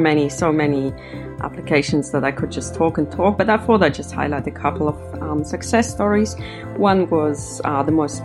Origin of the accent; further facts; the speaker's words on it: Switzerland; I'm originally from Switzerland, which is a country that's very big on homeopathy.